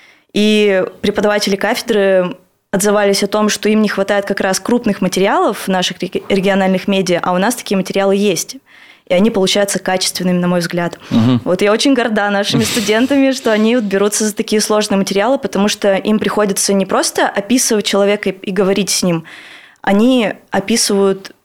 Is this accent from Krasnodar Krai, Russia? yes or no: no; Zakamsk, Perm Krai, Russia; Да, а я вот сама из Закамска, и мне нравятся закамчане.